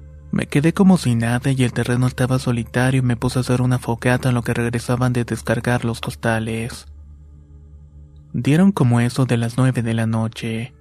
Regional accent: Michoacán, Mexico; Soy del estado de Michoacán

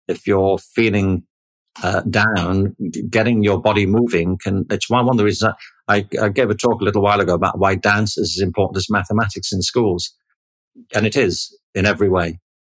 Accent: Liverpool, North West England, United Kingdom; I mean, I grew up in Liverpool in the 50s and 60s.

